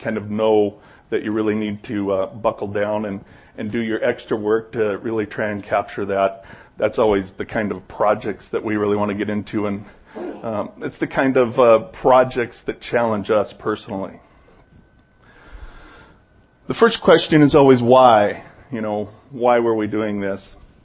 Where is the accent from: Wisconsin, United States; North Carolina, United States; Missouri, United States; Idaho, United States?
Idaho, United States; Twin Falls; born there; I have roots in southern Idaho. I was born in Twin Falls. I have family in the southern Idaho region, mostly around Mountain Home.